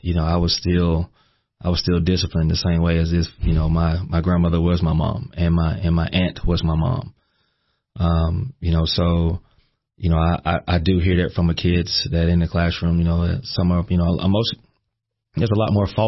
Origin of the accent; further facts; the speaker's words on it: Hartwell, Georgia, United States; I'm originally from Hartwell, Georgia, a small town, northeast Georgia, right on the Georgia-South Carolina border.